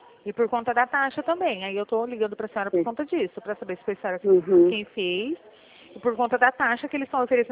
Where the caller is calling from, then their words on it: Presidente Prudente, São Paulo, Brazil; A gente fala aqui de Presidente Prudente.